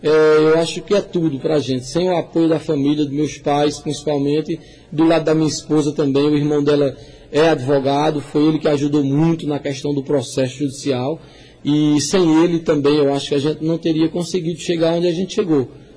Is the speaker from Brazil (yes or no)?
yes; Araripina, Pernambuco, Brazil; a minha terra. Eu me considero filho de Araripina, pela história que nós passamos aqui.